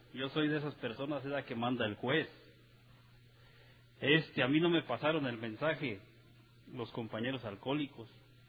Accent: Michoacán, Mexico; now in Santa Rosa, United States; donde vivo, ¿verdad?, en Santa Rosa, California. Soy de Michoacán. Estoy a un lado de Cuicseo.

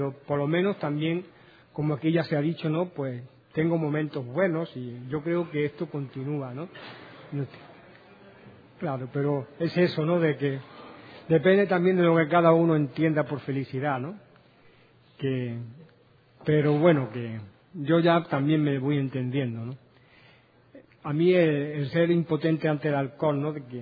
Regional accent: Barcelona, Catalonia, Spain; soy alcohólico. Y vengo de Barcelona, ¿no? De España.

